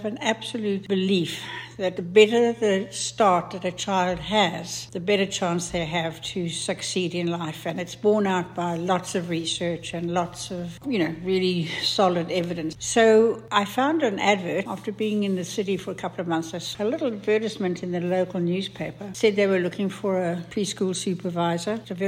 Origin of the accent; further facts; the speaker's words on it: South Africa; also born or lived in England / Vancouver; Formerly lived in Vancouver, and before that, we lived in South Africa. I was born in England, and my parents emigrated to South Africa when I was a child. We had a really good life in South Africa